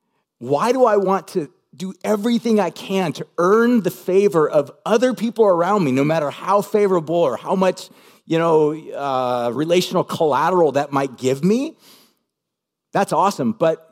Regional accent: Huntington Beach, California, United States; I grew up in Huntington Beach, and I just remember thinking, like, I'm all in.

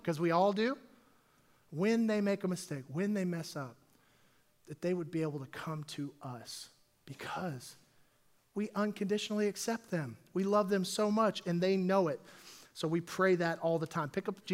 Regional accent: Dallas, Texas, United States; And so I'm from Dallas, Texas.

